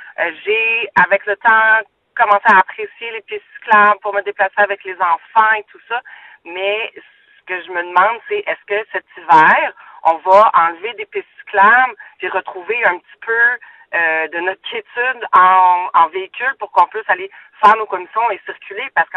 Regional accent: Montreal, Quebec, Canada; je suis née à Montréal, élevée à Montréal, j'ai 40 ans.

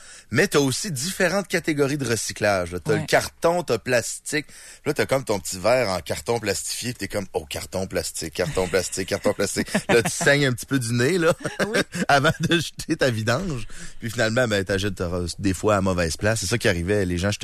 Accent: Lévis, Quebec, Canada; Ah, ben parce que moi, je viens de Lévis.

